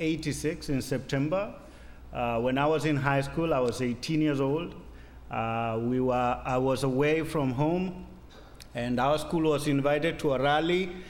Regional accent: Kenya; Good morning. … was born in Kenya. I'm a Kenyan. I'm a pastor at Heritage Baptist Church in Nairobi.

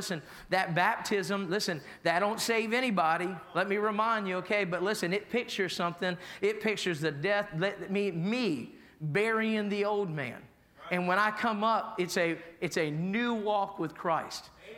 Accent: United States; I was born with the privilege of freedom of being an American

